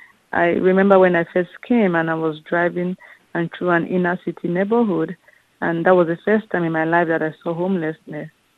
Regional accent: Cameroon; moved away; also born or lived in Harlem; they are from my hometown in Cameroon. And I am an African immigrant myself. I used to live in Harlem, just like the characters in the novel.

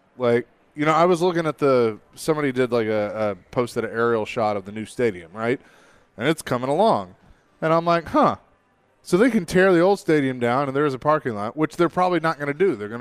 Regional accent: New Jersey, United States; David, I'm from New Jersey, and I have to do it.

